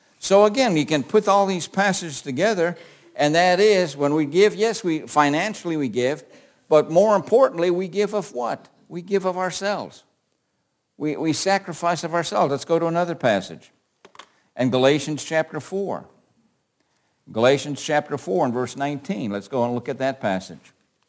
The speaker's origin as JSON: {"language": "English", "town": "Ironwood", "region": "Michigan", "country": "United States", "tie": "born there", "said": "I was born in Ironwood, Michigan. I don't know if you know where that is. That's a little rinky-dink town way up in the upper peninsula of Michigan."}